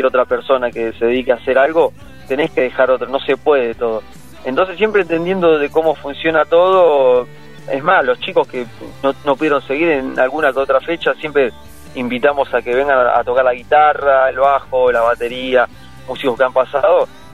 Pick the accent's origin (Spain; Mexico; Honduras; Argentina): Argentina; Florencio Varela, Buenos Aires Province; Somos de Florencio Varela, Gran Buenos Aires.